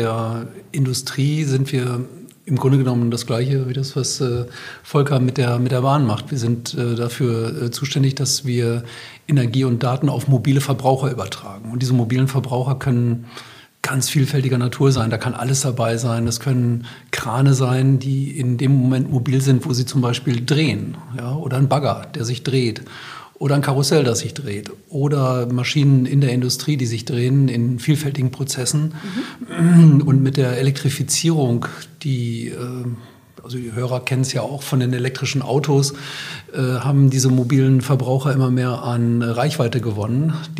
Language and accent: German; Meppen, Lower Saxony, Germany; Ich komme aus Meppen, bin 57 Jahre alt